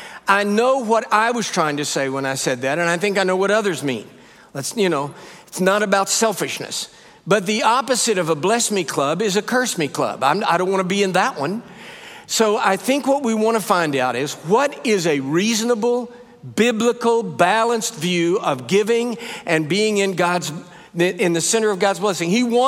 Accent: Texas, United States; born there; Always great to be home in Texas. I live in the United States now, but I was born here in the Republic

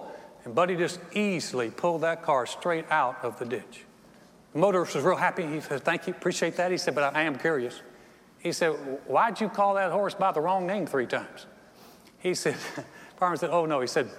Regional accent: the South, United States; I think it's something that I was raised in the South, and we were taught to be grateful.

